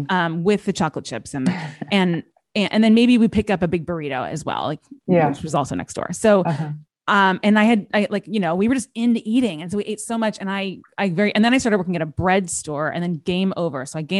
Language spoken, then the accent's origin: English; Los Angeles, California, United States; I was in Hollywood. I grew up in Los Angeles.